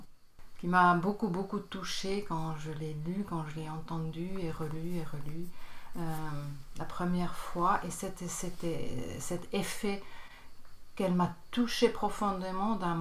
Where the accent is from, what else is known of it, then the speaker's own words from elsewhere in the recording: Bern, Switzerland; j'ai 58 ans. Je viens de Berne, c'est en Suisse. J'ai grandi aussi à Berne.